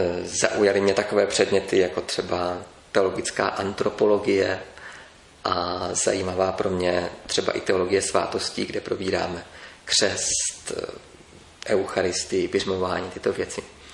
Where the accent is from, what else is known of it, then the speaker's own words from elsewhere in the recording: Brno, South Moravian Region, Czechia; Já pocházím z Brna, z městské části Bystrc. Tam jsem byl celý život před seminářem a v Brně jsem i studoval.